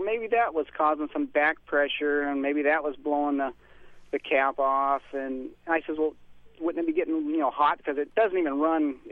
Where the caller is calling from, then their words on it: Vancouver, Washington, United States; from Vancouver, Washington.